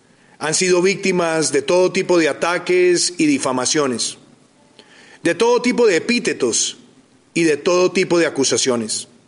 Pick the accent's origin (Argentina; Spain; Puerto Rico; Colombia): Colombia; Duele como colombiano